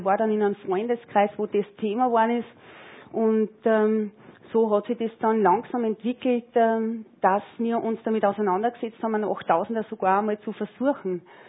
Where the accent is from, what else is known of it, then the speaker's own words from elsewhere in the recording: Spital am Pyhrn, Upper Austria, Austria; bin ich aus Spital am Bürn. Also gerade an der Grenze zur Steiermark aufgewachsen. Ich komme aus einer sehr großen Familie. Ich habe 5 Geschwister, 3 Brüder und 2 Schwestern